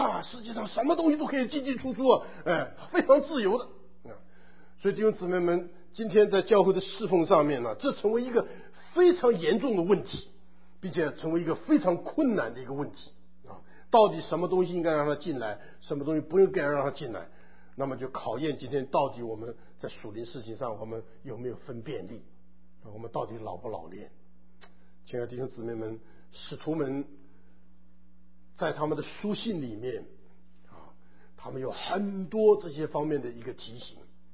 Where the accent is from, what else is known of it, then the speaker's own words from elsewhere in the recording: China; 我们中国人喜欢这个东西的